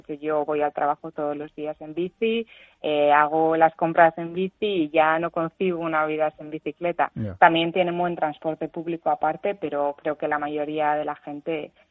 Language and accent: Spanish; Basque Country, Spain; yo que soy de cerca de Bilbao